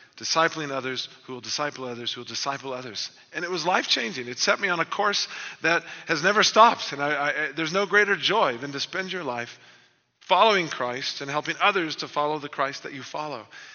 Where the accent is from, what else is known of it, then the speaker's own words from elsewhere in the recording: Texas, United States; And I was caught up in the usual activities of a Baptist church at the time where I grew up outside of Houston in Texas